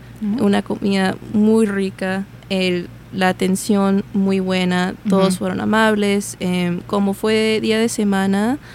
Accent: Peru; y bueno, yo soy peruana, ¿no?

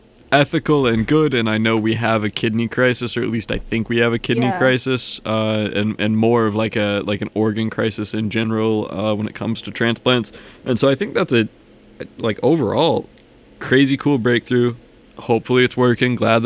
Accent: Albuquerque, New Mexico, United States; I grew up in Albuquerque, and Albuquerque is quite up there in terms of elevation.

